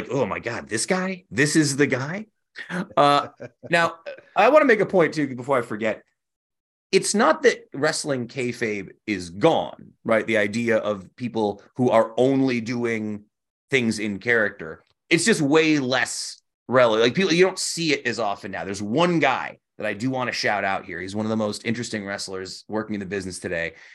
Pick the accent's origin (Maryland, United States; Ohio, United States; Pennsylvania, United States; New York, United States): New York, United States; Utica; I don't think they would have let me say that I was from Utica.